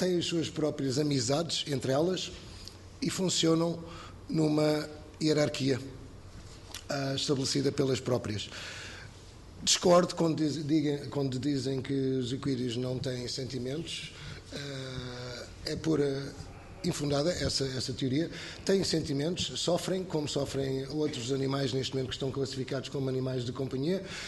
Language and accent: Portuguese; Vila Franca de Xira, Lisbon, Portugal; born there; eu, como português, nascido em Vila Franca de Xira, terra dos touros e dos toureiros, desde que eu aprendi a andar, que eu lido com animais